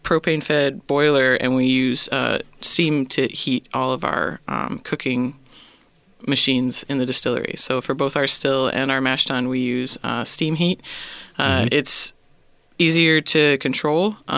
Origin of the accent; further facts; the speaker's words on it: Connecticut, United States; I'm originally from Connecticut.